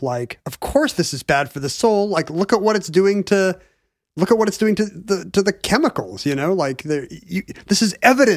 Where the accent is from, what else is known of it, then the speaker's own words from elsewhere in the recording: Seattle, Washington, United States; No, I mean, this is growing up in Seattle in the 70s too.